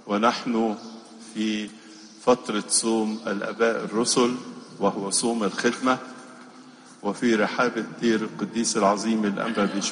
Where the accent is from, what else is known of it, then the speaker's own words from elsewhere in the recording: Egypt; بلادنا مصر